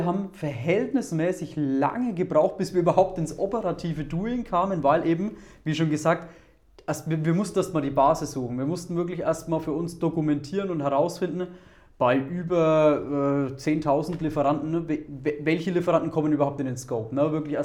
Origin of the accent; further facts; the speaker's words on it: Bavaria, Germany; ich komme ja aus Bayern